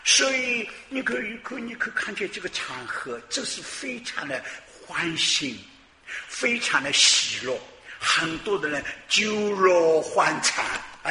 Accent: Taiwan; moved away as an adult; now in United States; 特别是我们从台湾来的那个留学考试，那个真是快乐啊！

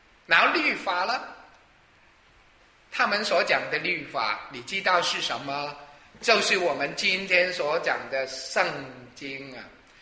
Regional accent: Guangdong, China; 不是我们广东人说眼镜啊

